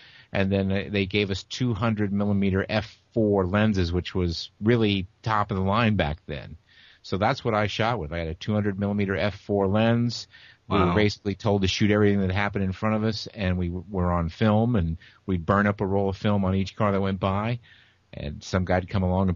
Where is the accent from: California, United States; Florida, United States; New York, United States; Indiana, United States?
Indiana, United States; Indianapolis; I shot motorsports exclusively for the first 6 years of my career because I grew up in Indianapolis.